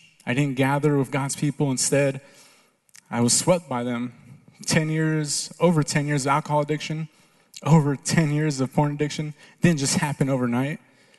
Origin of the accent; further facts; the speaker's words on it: El Paso, Texas, United States; I'm from El Paso, it's all dirt out there, so I'm thinking, we don't have these storms, it's usually dust storms